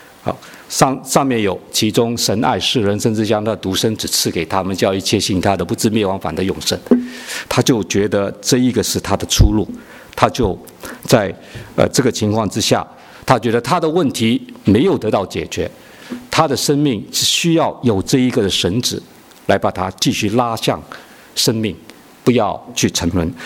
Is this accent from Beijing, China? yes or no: no; Guangdong, China; 我们广东人说啊